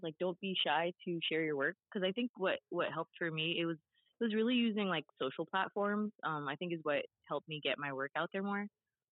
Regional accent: California, United States; now in Georgia, United States; So growing up in California originally, there was lots of Filipinos. So coming to Georgia, there was less.

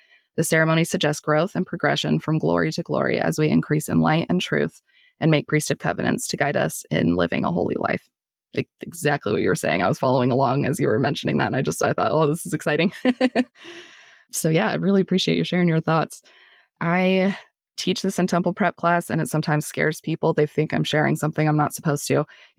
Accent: Colorado, United States; I'm from Colorado, so I prefer that to be the not lone and dreary world

